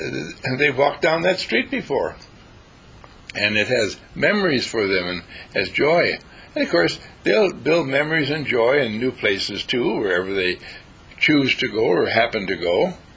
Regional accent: Wauwatosa, Wisconsin, United States; I was born in Milwaukee, and then before I was even one, we moved to Wauwatosa.

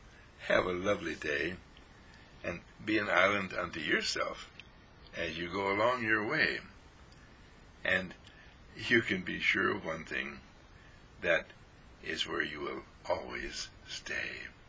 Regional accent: California, United States; I'm a Californian coming in to New York.

